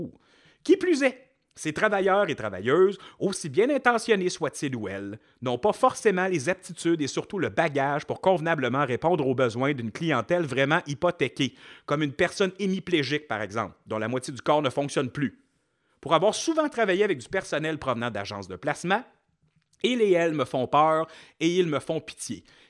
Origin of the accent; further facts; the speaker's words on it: Quebec, Canada; now in Montreal, Canada; Je suis vraiment tanné de la grande ville et j'ai envoyé des CV par chez nous en Abitibi.